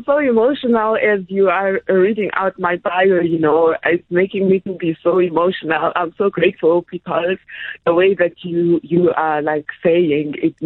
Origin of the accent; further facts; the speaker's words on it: Tanzania; I was born in Karinga when they were married, and then their marriage didn't work out. So my mother took me with her in Tanzania, and I was raised in I was raised in Tanzania, and that's how I grew up.